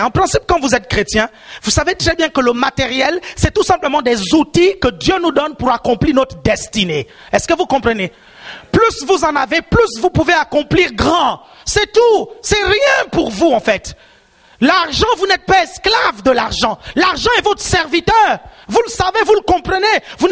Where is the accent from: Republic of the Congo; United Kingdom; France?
Republic of the Congo; Divenié, Niari; born there; Moi, je suis né au Congo-Brazzaville, dans un village appelé Divenié. Un vieux village. Je suis né là-bas.